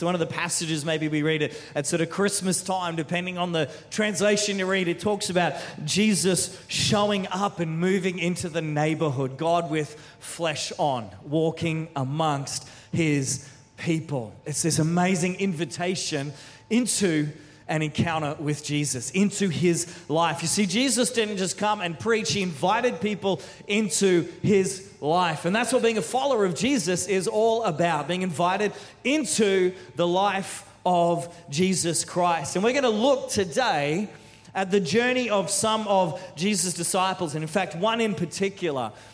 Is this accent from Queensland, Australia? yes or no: yes; Brisbane, Queensland, Australia; now in Canberra, Australia; I'm a Queenslander. I was born in Brisbane, been living in Canberra 20 years, but Queenslander.